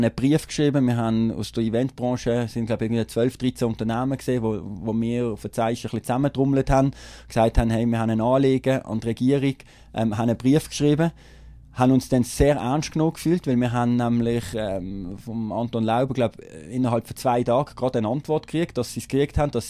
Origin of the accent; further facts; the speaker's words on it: Pfäffikon, Switzerland; Ich bin selber in Pfäffigen aufgewachsen.